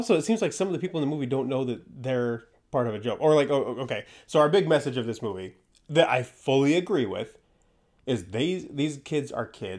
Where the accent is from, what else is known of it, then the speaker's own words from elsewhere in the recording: Texas, United States; accent: Texan; West Tynan. Texas. Yeah. You can tell because we sound like we're from Texas.